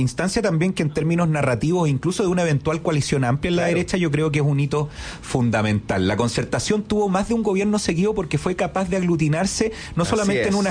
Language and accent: Spanish; O'Higgins, Chile; Yo soy de Colchagua.